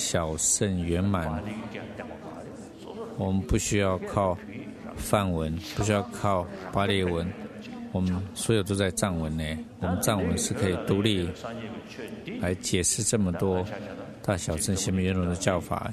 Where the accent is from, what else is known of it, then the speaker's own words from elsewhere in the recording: Tibet, China; 那我们西藏人说他活了几百年这样